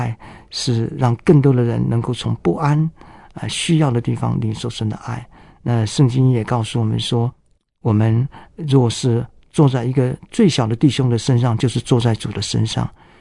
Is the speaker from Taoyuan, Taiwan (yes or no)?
no; Nantou County, Taiwan; 所以我们就在南投出生算是军人子弟，住在眷村里面